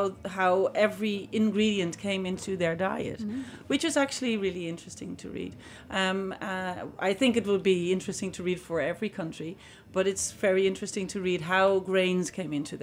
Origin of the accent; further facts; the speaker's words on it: Ireland; born there; I was born in Ireland.